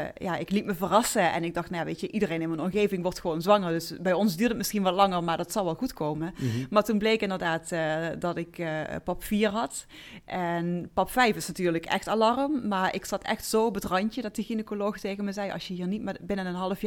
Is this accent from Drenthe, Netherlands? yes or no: no; Heerlen, Limburg, Netherlands; Ik ben 43. Ik kom uit Heerlen.